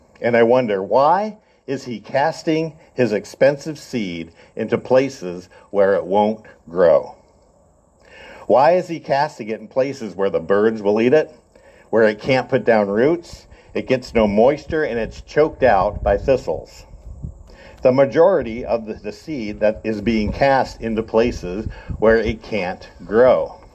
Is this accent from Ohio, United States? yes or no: yes; Bucyrus, Ohio, United States; I grew up in Bucyrus. I lived right on the east edge of the city, and the school districts changed just a few streets west of us. I fell into the country school district, so I didn't go to Bucyrus City Schools, but I went to Colonel Crawford.